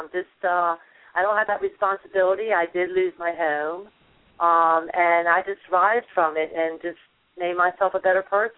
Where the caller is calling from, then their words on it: Florida, United States; I'm calling from Florida.